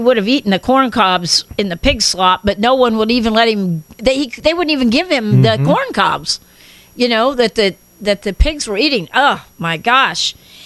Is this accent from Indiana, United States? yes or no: yes; Indiana, United States; Of course, we're all three from Indiana, so I think we all know what slopping the pigs means.